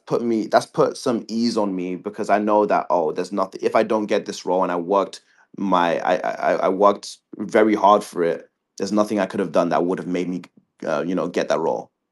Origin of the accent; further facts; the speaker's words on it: Winnipeg, Manitoba, Canada; like I said, I was from Winnipeg, right?